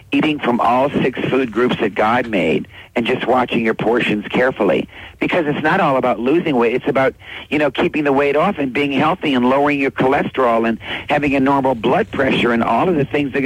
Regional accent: New Orleans, Louisiana, United States; No, I never did. I'm from New Orleans, Louisiana.

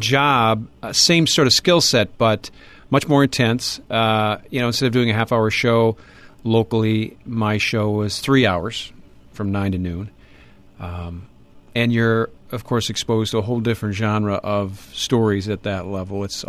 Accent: Wisconsin, United States; now in Minnesota, United States; Well, I grew up in Wisconsin, so there's not a whole lot of difference there. But yeah, it's been now... I came in early 1990, so almost 23, 24 years now.

